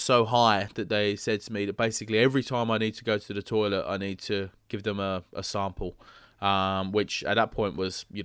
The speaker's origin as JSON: {"language": "English", "region": "London", "country": "United Kingdom", "said": "Listen, I'm from the East End of London"}